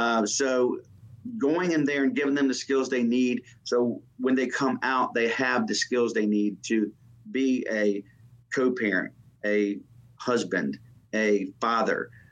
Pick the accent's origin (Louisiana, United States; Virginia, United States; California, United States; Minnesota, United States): Virginia, United States; Richmond; I'm from the Richmond, Virginia area